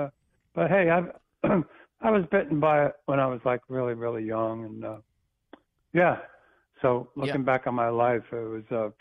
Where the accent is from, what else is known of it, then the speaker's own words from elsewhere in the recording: Bayonne, New Jersey, United States; Just a normal kid growing up in Bayonne, New Jersey